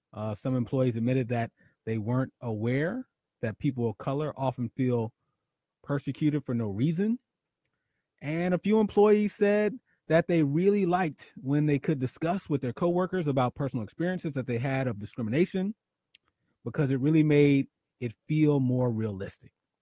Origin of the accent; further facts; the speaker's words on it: Philadelphia, Pennsylvania, United States; in my hometown where I grew up, City of Brotherly Love, there was an incident at a Starbucks